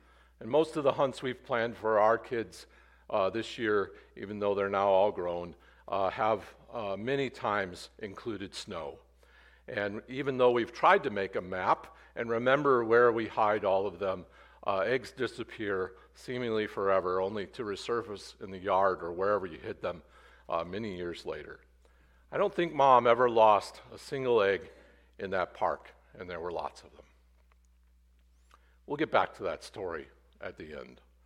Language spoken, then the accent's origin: English; Oregon, Illinois, United States; I grew up in Oregon, Illinois, a town that was about this size, maybe a little bigger at the time.